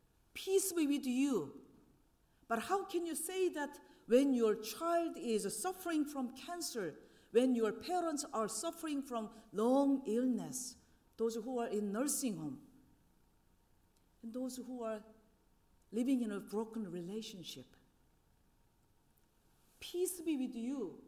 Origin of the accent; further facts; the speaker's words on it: South Korea; moved away as an adult; now in United States; I was born and raised in South Korea, just like your pastor, Pastor Paul, until I started my U.S. journey in my mid-20s as a US-2 missionary